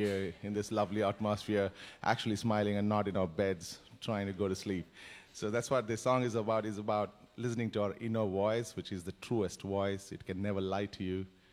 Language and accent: English; Bangalore, Karnataka, India; I come from Bangalore, South India.